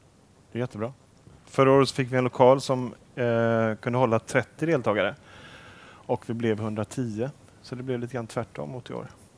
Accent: Sweden; är svensk, jag är med en norsk kollega

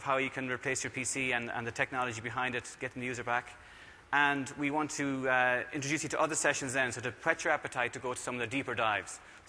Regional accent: Ireland; now in Redmond, United States; So I'm from Redmond as well, but obviously not. I'm not American, I'm Irish.

